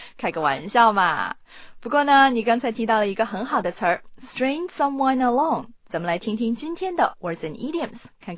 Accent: Beijing, China; I love growing up in Beijing. There's always so many things to do.

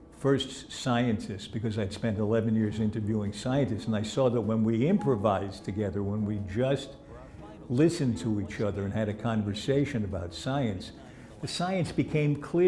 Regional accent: New York, United States; born there; I was born in New York.

